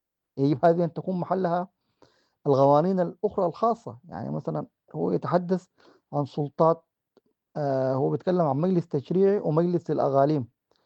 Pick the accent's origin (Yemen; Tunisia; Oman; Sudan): Sudan; أنا أعتقد نحن كسودانيين إذا فعلا نريد أن نحقق حكم فيه استقرار